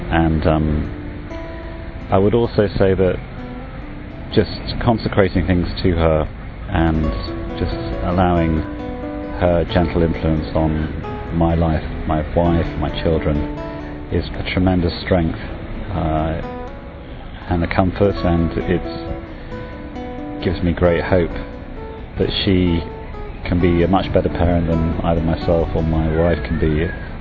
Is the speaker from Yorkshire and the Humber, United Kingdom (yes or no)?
yes; Yorkshire and the Humber, United Kingdom; I'm from Yorkshire